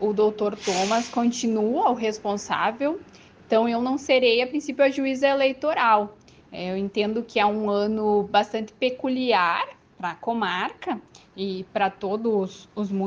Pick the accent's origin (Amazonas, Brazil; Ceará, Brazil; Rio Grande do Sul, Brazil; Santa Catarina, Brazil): Rio Grande do Sul, Brazil; Catuípe; eu sou natural da cidade de Catuípe, aqui na região noroeste do estado.